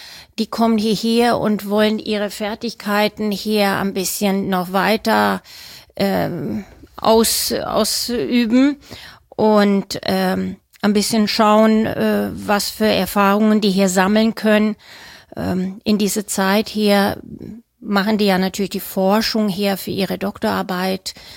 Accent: Sweden; German is a second language; now in Celle, Germany; Ich komme ja ursprünglich aus Schweden, hatte in Hannover hier studiert

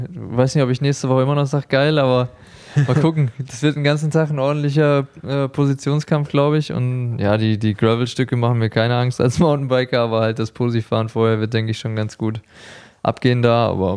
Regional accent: Essen, North Rhine-Westphalia, Germany; ich komme aus Essen

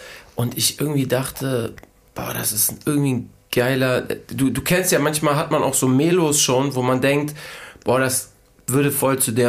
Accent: Hamburg, Germany; unser unsolides Umfeld hier in Hamburg oder wo ich groß geworden bin

